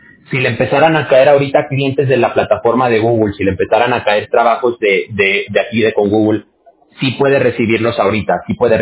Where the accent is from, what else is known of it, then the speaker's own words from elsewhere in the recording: Aguascalientes, Mexico; Yo también soy mexicano.